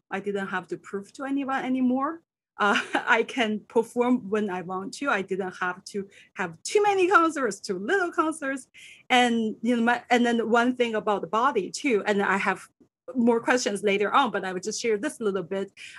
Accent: China; English is a second language; because, you know, I grew up in Asia, in China, and I didn't have a very traditional training background.

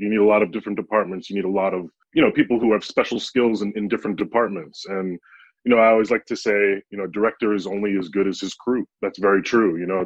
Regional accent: Brooklyn, New York, United States; That's right. Born and raised.

